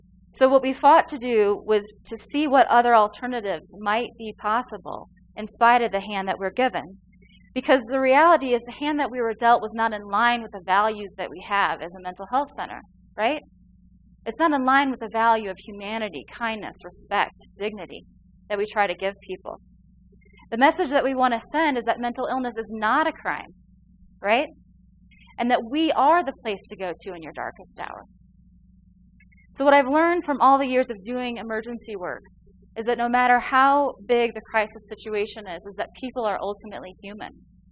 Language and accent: English; Chicago, Illinois, United States; And so realize, people, I'm from Chicago.